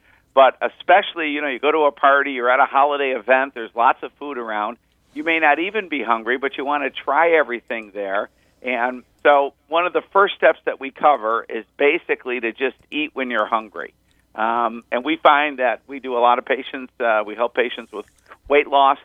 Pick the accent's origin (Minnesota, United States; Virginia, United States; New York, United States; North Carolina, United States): New York, United States; Buffalo; now in Florida, United States; I'm from Buffalo, New York, so it would get cold, and it would be fun to eat something warm when we're up north. I live in Florida now